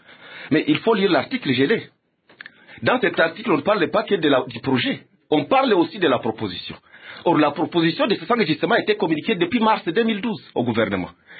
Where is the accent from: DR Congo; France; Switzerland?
DR Congo; nous sommes tous des Congolais, les députés de l'opposition